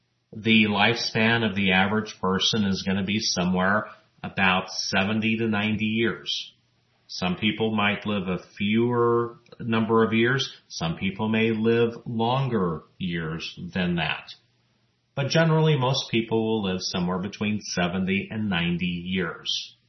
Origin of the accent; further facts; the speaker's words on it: El Paso, Texas, United States; including my hometown of El Paso, Texas